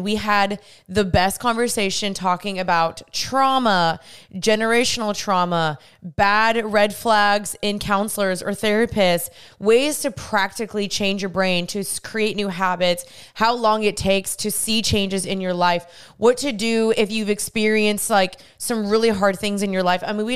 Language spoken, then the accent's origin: English; United States; born there